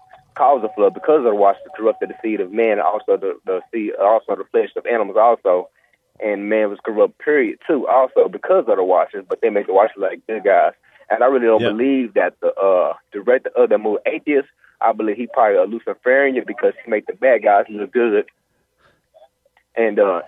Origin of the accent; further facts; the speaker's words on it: Fort Worth, Texas, United States; I'm from Fort Worth, Texas.